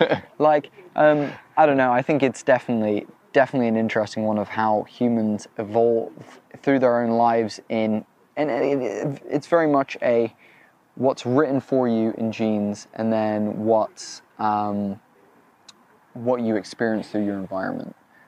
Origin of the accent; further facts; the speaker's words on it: United States; now in United Kingdom; Obviously, as an American, data is correct.